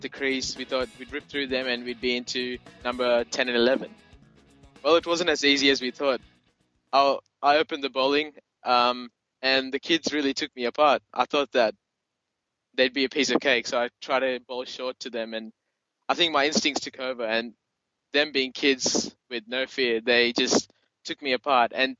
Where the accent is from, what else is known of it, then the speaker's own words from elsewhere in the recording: Australia; from Australia.